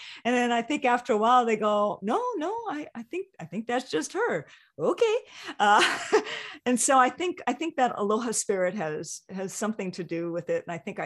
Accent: Hawaii, United States; as a multicultural person growing up in Hawaii and experiences that I had.

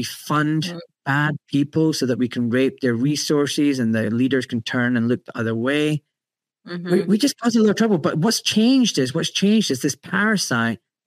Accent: Glasgow, Scotland, United Kingdom; I grew up in Glasgow, a working class, blue collar town in Scotland, you know, known for its shipyards.

